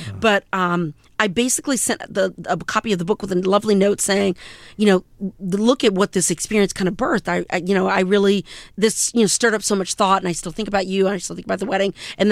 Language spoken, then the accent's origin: English; the South, United States; but I'm from the South